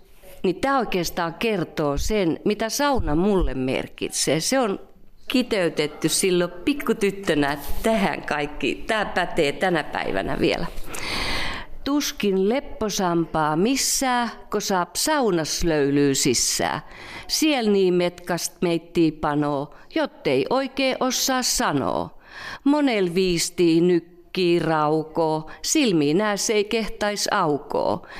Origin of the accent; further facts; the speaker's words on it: Lappeenranta, South Karelia, Finland; born there; ja olen syntynyt Lappeenrannassa. Eli minä olen näitä Etelä-Karjalan tyttöjä.